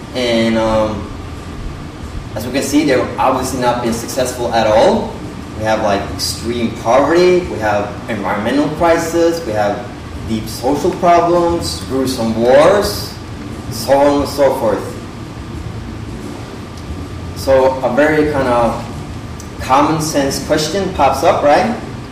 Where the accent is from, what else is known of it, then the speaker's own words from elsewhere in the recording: Oslo, Norway; English is a second language; And we're both from Oslo, Norway. That's the capital of Norway.